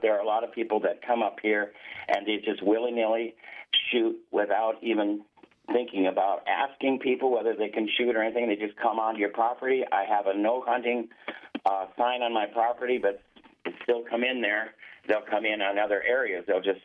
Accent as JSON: {"language": "English", "town": "Sumas", "region": "Washington", "country": "United States", "said": "I am a conservative from Sumas."}